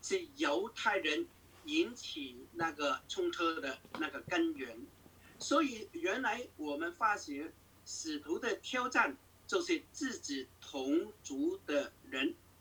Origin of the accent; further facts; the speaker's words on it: Hong Kong; 我相信你在新闻都听到，我是香港人，我当然对香港现在的那个情况非常了解。